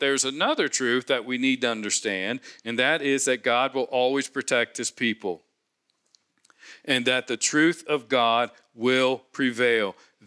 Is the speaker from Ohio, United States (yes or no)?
yes; Cincinnati, Ohio, United States; Sherry and I grew up in Cincinnati.